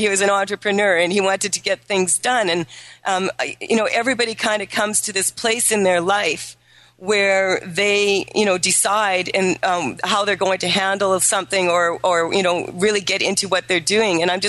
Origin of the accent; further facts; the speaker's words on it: Saskatchewan, Canada; I was raised in Saskatchewan in Canada, and in, you know, that's a meat and potatoes place.